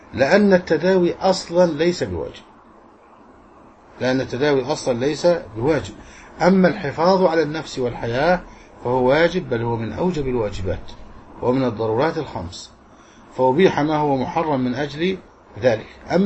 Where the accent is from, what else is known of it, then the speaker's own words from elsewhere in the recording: Egypt; والبيرة في بلدنا مصر فيها كحول